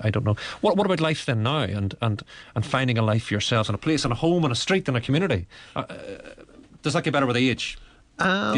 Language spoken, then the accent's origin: English; Lurgan, Northern Ireland, United Kingdom; I'm a Lurgan man myself, so I know that part of the world well.